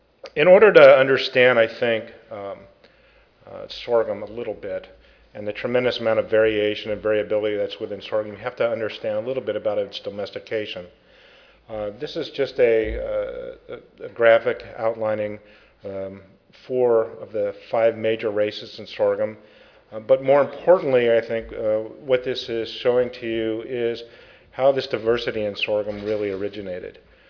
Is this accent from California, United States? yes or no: yes; San Francisco, California, United States; and I'm originally from San Francisco.